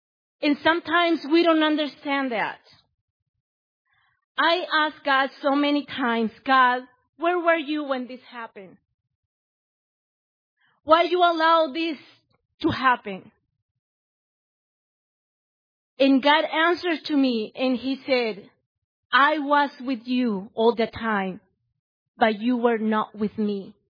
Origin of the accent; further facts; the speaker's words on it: Guatemala; English is a second language; now in Waukegan, United States; I am from Guatemala.